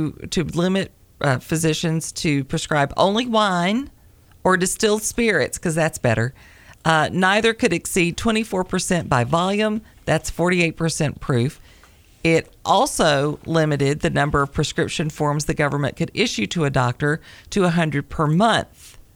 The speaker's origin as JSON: {"language": "English", "region": "Tennessee", "country": "United States", "said": "Being as I'm from Tennessee and we use whiskey for everything"}